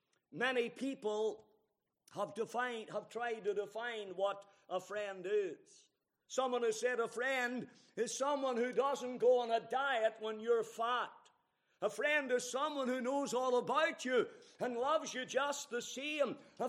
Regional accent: Banbridge, Northern Ireland, United Kingdom; born there; I was born in Banbridge.

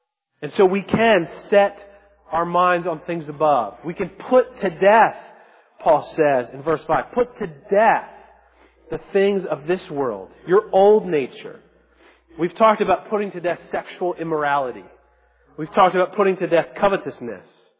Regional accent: Baltimore, Maryland, United States; also born or lived in Pennsylvania; I grew up in Baltimore and Pennsylvania. Different dialects, right?

